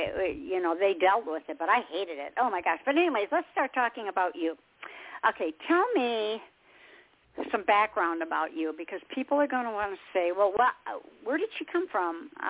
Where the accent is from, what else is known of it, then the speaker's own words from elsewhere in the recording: Michigan, United States; now in Texas, United States; I came from Michigan, and so it's better than living, knowing ice and snow is going to come, and you don't really have that much of a summer.